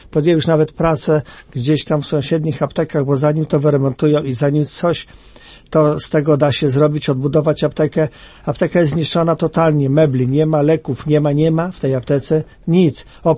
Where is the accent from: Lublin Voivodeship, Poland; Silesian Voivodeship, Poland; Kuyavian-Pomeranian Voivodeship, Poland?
Lublin Voivodeship, Poland; Lublin; Na moim terenie, w związku z tym, że jestem z Lublina, zostały zalane dwie miejscowości totalnie dokładnie.